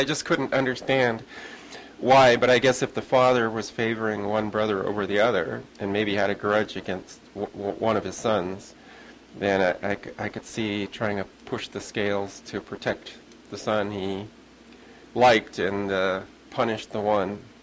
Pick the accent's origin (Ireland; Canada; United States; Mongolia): Canada; I'm from Canada